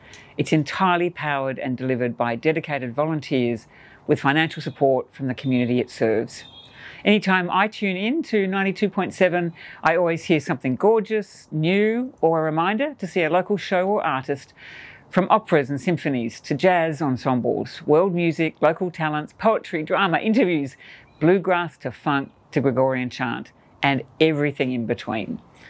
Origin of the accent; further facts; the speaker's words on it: Canberra, Australian Capital Territory, Australia; As the first Governor General to be born and raised in Canberra, this is a vision I not only support, but applaud.